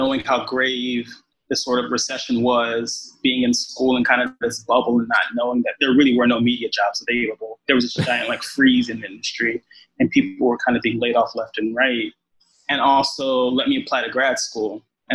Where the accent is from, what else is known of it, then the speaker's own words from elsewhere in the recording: Los Angeles, California, United States; I'm originally from Los Angeles